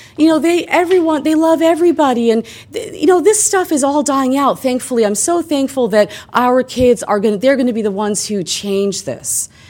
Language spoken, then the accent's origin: English; Canada; you know, I grew up in Canada.